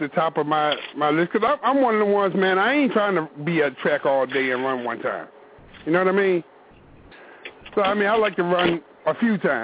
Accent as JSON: {"language": "English", "region": "Virginia", "country": "United States", "said": "I'm from Virginia. I can be in Maryland in like 30 minutes."}